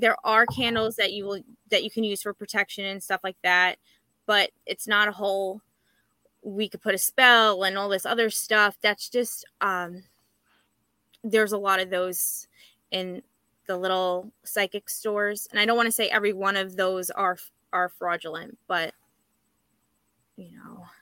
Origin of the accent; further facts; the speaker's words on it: New York, United States; So depending on where you're from, I'm from Long Island.